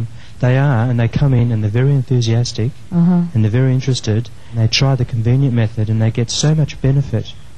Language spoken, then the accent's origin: English; Melbourne, Victoria, Australia; Hi, Master. I'm from Melbourne, Australia. Melbourne.